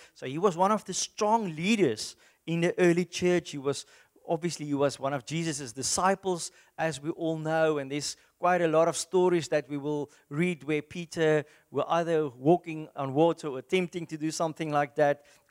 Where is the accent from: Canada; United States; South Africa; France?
South Africa; first language Afrikaans; English is a second language; although Afrikaans is my first language, I'm thankful that I can read it in English to you